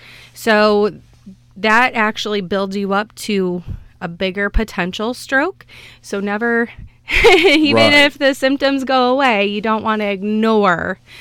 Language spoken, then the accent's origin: English; Wayland, United States; I was born and raised in Wayland, so a small little town south of here.